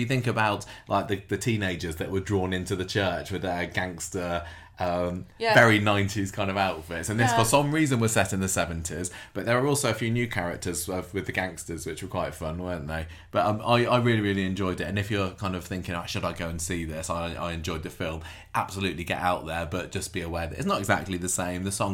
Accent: Southampton, South East England, United Kingdom; We come from Southampton

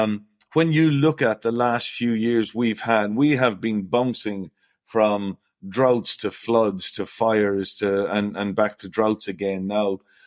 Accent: Ireland; now in Australia; I came to Australia 35 or more years ago, and from my accent, you could probably guess St. Patrick's Day used to be the biggest day of my year.

